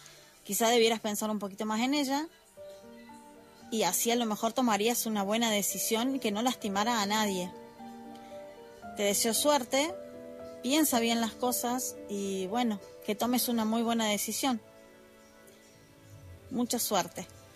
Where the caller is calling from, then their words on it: Argentina; desde Argentina